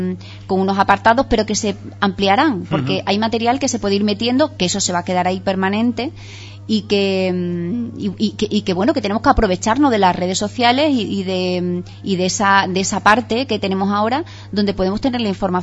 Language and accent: Spanish; Guareña, Extremadura, Spain; que yo soy también de Guareña